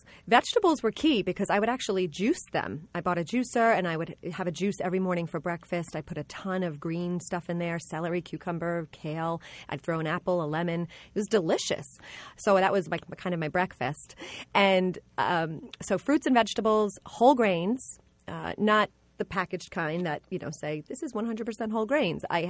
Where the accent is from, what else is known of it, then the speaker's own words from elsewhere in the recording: New York, United States; I'm a New Yorker. I love my pizza.